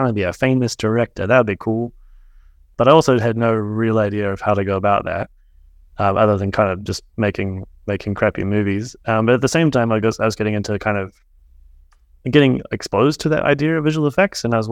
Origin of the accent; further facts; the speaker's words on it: New Zealand; And I do think as a New Zealander, we never had like a big film industry.